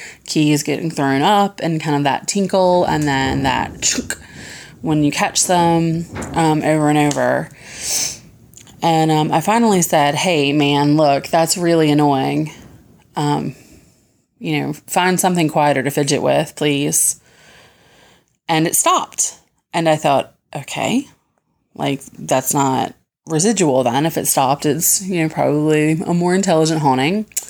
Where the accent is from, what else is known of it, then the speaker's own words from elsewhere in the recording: Virginia, United States; from Virginia, and found you guys' podcast not that long ago